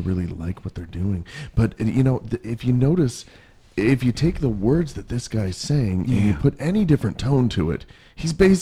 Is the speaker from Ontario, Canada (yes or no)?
yes; Ottawa, Ontario, Canada; You know, it's really embarrassing because I grew up in Ottawa.